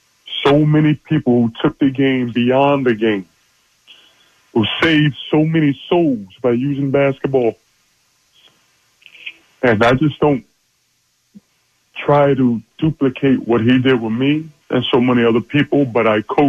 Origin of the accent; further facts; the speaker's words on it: Philadelphia, Pennsylvania, United States; I was born in Temple Hospital. I was raised pretty much on Temple's campus. And I grew up in a house with no heat, no running water. And I grew up in a drug house.